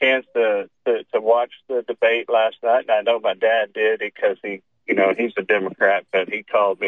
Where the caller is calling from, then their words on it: Oklahoma City, Oklahoma, United States; Well, I'm calling from Oklahoma City.